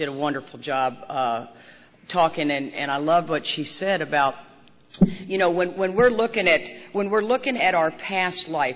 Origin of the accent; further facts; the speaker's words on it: Texas, United States; I say, I am from Texas. I am not from the South. Let's get that cleared up. Texas is not the South.